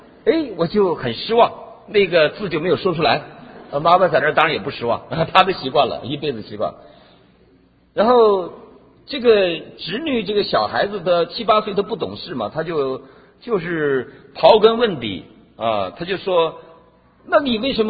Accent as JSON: {"language": "Chinese", "region": "Northeast China", "country": "China", "said": "有点像我们东北人。我发现台语跟东北是挺相通的"}